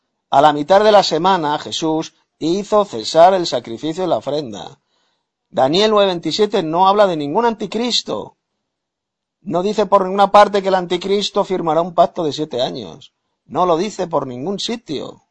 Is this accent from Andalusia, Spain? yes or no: no; Madrid, Community of Madrid, Spain; de Madrid, España.